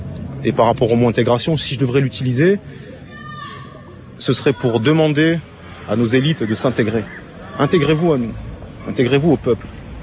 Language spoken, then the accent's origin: French; Southern France, France; now in Paris, France; je suis pas parisien, je suis parisien ou banlieusard d'adoption. Je viens du sud de la France. Et j'ai atterri à Paris dans le cadre de mes études universitaires.